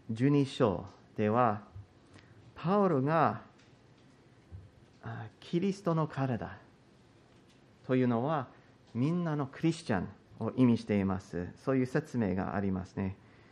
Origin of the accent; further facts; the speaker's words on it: United States; Japanese is a second language; その中で私のようなアメリカ人は実は少ない方です。